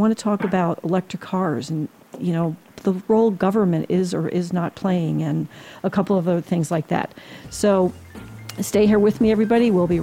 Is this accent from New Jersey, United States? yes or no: yes; New Jersey, United States; like when I grew up in Jersey, for example, lots of the neighborhoods, like I had lots of friends who were Italians